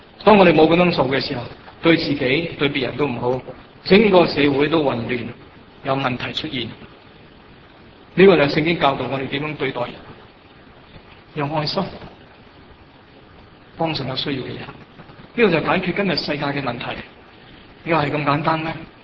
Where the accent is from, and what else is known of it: Hong Kong